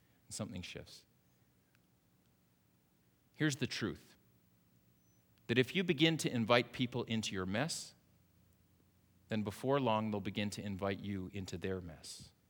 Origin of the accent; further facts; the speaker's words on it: Canada; That's my badge of honor as a Canadian.